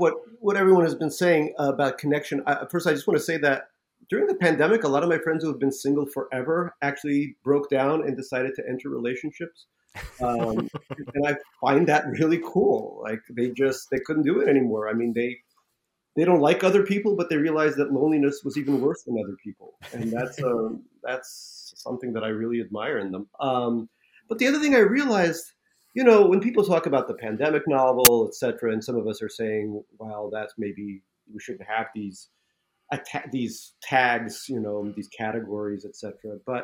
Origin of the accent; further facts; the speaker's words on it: Russia; English is a second language; now in United States; I grew up in Russia and live in America.